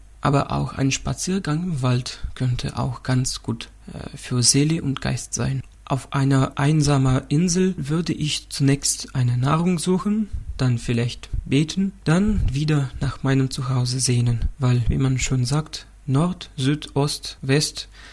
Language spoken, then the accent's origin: German; Russia; German is a second language; also born or lived in Germany; Ich komme aus Russland, bin 24 Jahre alt.